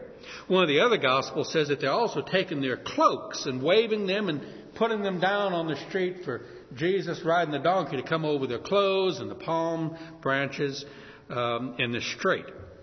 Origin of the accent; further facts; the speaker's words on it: New Orleans, Louisiana, United States; I'm from New Orleans, and that's where they have the Mardi Gras.